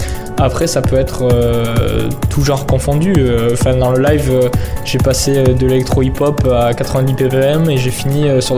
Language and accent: French; Toulouse, Occitanie, France; now in Paris, France; je viens de Toulouse, j'ai emménagé à Paris il y a 3 ans